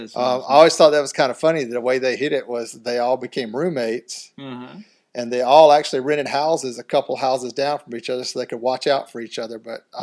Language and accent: English; Augusta, Georgia, United States; I grew up around in Augusta, Georgia. So there was Fort Gordon there.